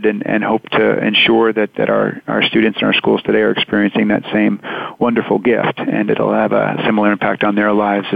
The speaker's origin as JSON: {"language": "English", "region": "New York", "country": "United States", "tie": "born or raised there", "also_born_or_lived": "Garden City, New York / South Carolina", "said": "I grew up in New York. I was born in Garden City on Long Island, and lived there till I was about 6 or 7. Moved to South Carolina, actually, for one brief year."}